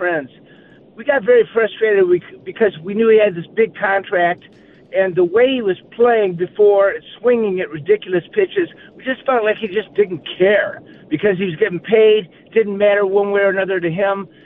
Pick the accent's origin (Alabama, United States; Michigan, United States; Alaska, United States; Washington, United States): Michigan, United States; Shelby Township; I'm from Shelby Township